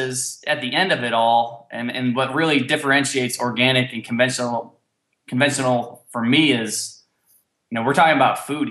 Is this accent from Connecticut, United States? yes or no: yes; Connecticut, United States; I grew up in Connecticut and my family had 2.5 acres of vegetables.